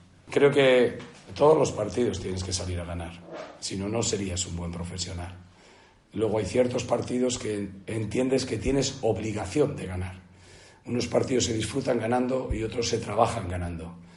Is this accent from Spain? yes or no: yes; Castile, Spain; Ya sabes, soy castellano y no puedo engañar a nadie.